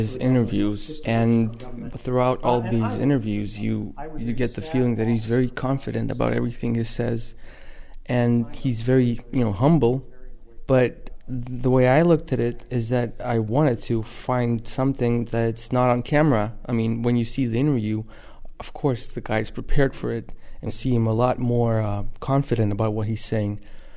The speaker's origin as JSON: {"language": "English", "town": "Vilnius", "region": "Vilnius County", "country": "Lithuania", "lives_now": "Russia", "said": "I'm 23, and I'm from Vilnius originally, Lithuania."}